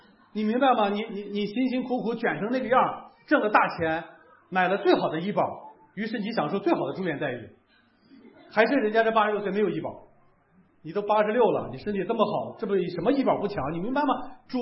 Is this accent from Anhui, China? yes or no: no; Shanxi, China; 我是我们山西老家那块，我们每到这个秋冬的时节